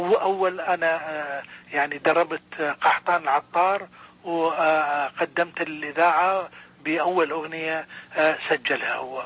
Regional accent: Iraq; moved away as an adult; بعد ما طلعت أنا من العراق مجبر طبعا

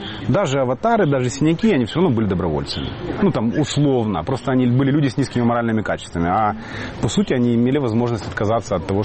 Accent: Crimea, Ukraine; несмотря на то, что я русский по национальности, моя национальная идентификация, я украинец. Так. Я родился и вырос в этой стране. Это моя земля, я вырос в Крыму, моя мама из Белгородской области, папа у меня в Крыму родился.

